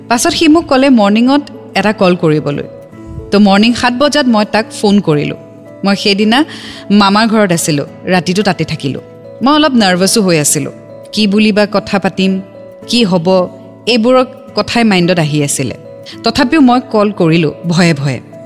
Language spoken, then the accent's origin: Assamese; Lakhimpur, Assam, India; তেওঁৰ ঘৰ তেজপুৰত আৰু মোৰ ঘৰ লক্ষীমপুৰত।